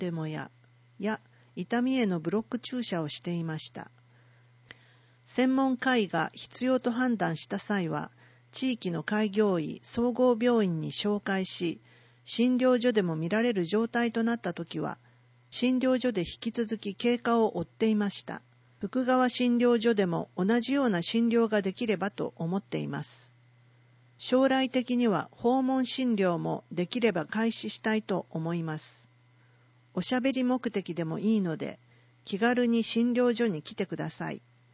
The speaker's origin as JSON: {"language": "Japanese", "region": "Tokyo", "country": "Japan", "tie": "born there", "said": "昭和36年、パン屋の長男として東京で生まれ、姉、弟がいます。"}